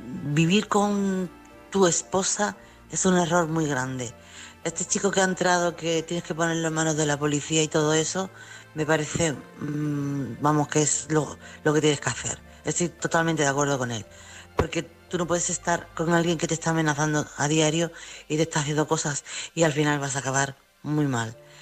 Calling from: Chiclana, Andalusia, Spain; corresponsal de Chiclana.

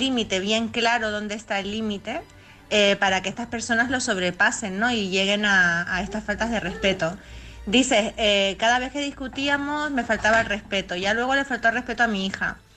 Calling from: Las Palmas de Gran Canaria, Canary Islands, Spain; de Gran Canaria, vuestra corresponsal experta en salud mental, emocional y energética

